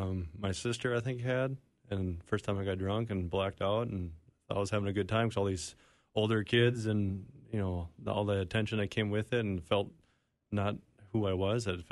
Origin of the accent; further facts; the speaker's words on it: St. Paul, Minnesota, United States; St. Paul.